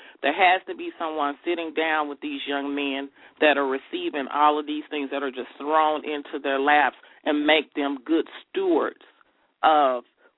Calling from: Richardson, Texas, United States; I'm calling from Richardson, Texas.

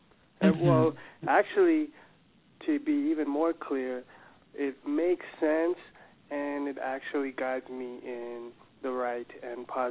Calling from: Calgary, Alberta, Canada; I am calling from Calgary, Canada.

